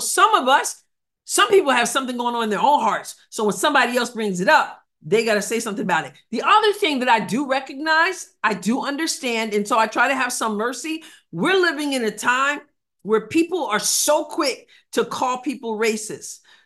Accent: New York, United States; moved away; back in New York when I was still in New York, born and raised in New York, but I left a few years ago.

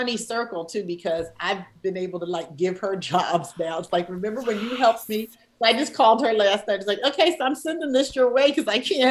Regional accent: Philadelphia, Pennsylvania, United States; moved away as an adult; Oh, okay. Yeah, it's my hometown.

